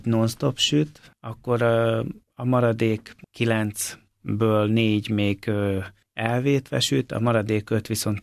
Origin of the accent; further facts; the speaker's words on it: Hungary; Hát én azért magyar vagyok, tehát én szeretnék itthon boldogulni, szeretem a hazámat.